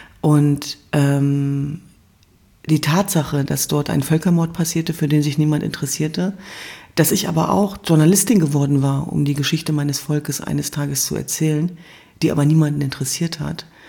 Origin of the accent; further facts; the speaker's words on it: Germany; in meiner Heimat Deutschland